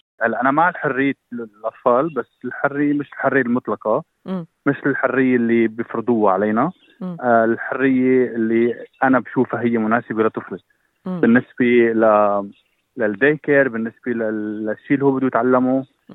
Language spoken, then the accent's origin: Arabic; Syria; moved away as an adult; لا انا كنت من سوريا